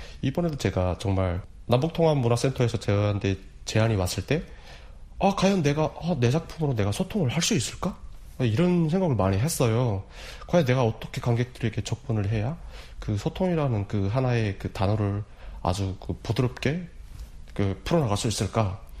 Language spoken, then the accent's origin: Korean; North Korea; now in South Korea; 제가 또 이렇게 남한에서 또 공부를 하면서 나이도 정말 만학도고 북한에서 왔고